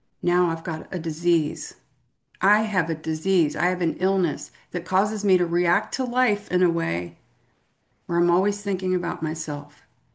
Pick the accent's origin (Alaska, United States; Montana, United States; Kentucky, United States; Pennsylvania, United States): Kentucky, United States; Louisville; I am an alcoholic from Louisville, Kentucky.